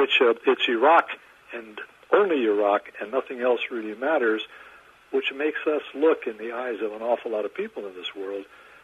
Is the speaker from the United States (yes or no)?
yes; United States; I'm not an Iraqi. I'm an American